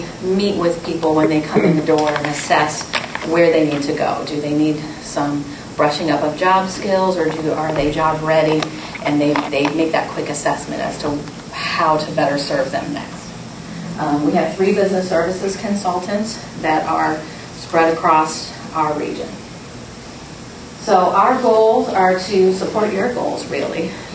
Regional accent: North Carolina, United States; now in Lexington, United States; I came from North Carolina, so I am brand new to the Bluegrass and currently a Lexington resident.

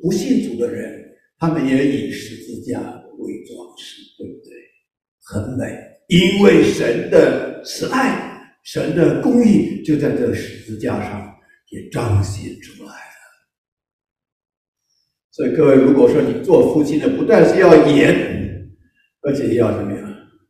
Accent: China; 我们中国人要讲究敬老尊贤了啊

